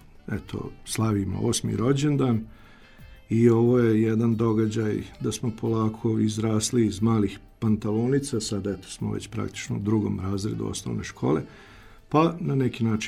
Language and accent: Serbian; Novo Miloševo, Vojvodina, Serbia; also born or lived in Beodra; ja sam poreklom Karlovčan iz Novog Miloševa, a rođen sam u Beodri i uvek naglasim da me priznajedu i jedni i drugi. I živim u Novom Miloševu